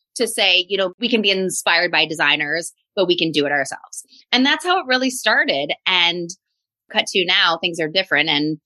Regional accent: Philadelphia, Pennsylvania, United States; I mean, I'm from Philly. I was so not into going to college. I went to college in Florida

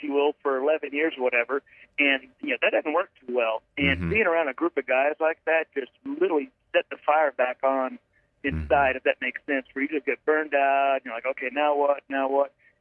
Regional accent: Fort Worth, Texas, United States; But I've lived in Texas all my life, so born in Texas, raised in Texas, and just there's something about being from

